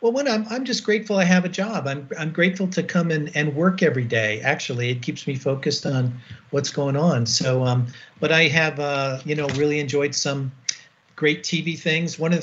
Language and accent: English; Batavia, Illinois, United States; also born or lived in New York / Wisconsin; I grew up on the East Coast, and then I was born in New York State, right outside New York City. And as I said, we moved to Milwaukee, and then I finished up my high school days right outside Chicago in Batavia, Illinois, right near Aurora, Illinois